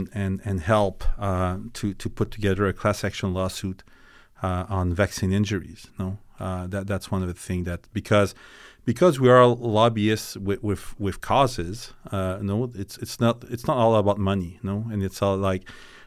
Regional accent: Quebec, Canada; now in Alberta, Canada; I mean, when I die, they won't fly me back to Quebec, no. So I'm Albertan, no, and I'm Albertan in a way that that I used to be Quebecer in Quebec, no.

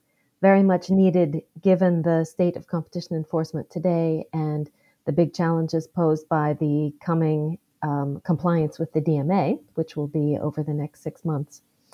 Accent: United States; I don't think it's because I'm an American, that's for sure.

